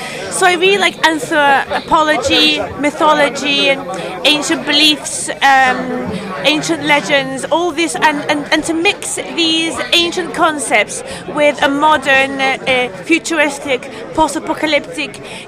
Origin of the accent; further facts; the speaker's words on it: Mexico; English is a second language; I come from Mexico, so I'm really far away